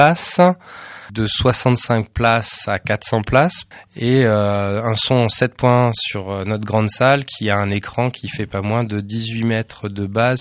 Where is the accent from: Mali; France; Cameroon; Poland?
France; Martigues, Provence-Alpes-Côte d'Azur; also born or lived in Oise, France; Je suis né moi à Martigues, à côté de Marseille. Voilà, là j'y ai vécu une douzaine d'années, j'ai fait mon enfance. Ensuite, j'ai fait mon adolescence, pardon, dans l'Oise, pas trop loin de Paris. J'ai fait mes études à Paris